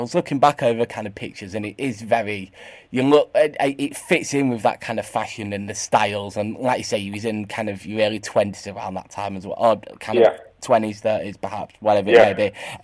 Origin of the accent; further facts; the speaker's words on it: Grimsby, Yorkshire and the Humber, United Kingdom; And I'm from Grimsby himself